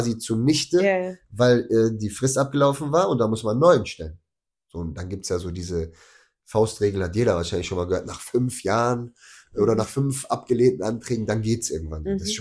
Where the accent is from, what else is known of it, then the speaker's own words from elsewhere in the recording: Bochum, North Rhine-Westphalia, Germany; bin ja auch Bochumer, also auch viele Kontakte und Vernetzungen